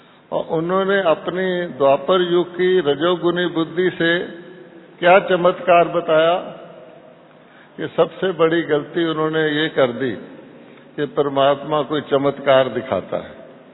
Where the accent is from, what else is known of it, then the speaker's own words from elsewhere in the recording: Gujarat, India; मैं गुजराती हूं, मैं गुजरात में भी काठियावाड़ी हूं